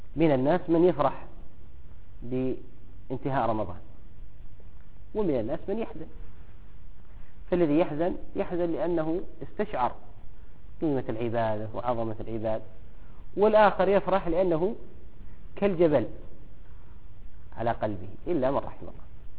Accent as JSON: {"language": "Arabic", "country": "Egypt", "said": "وهو موجود عندنا في مصر"}